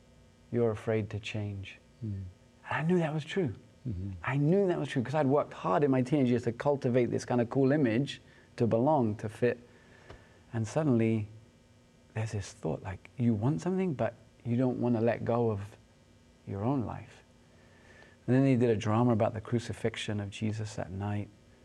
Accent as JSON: {"language": "English", "region": "England", "country": "United Kingdom", "tie": "born or raised there"}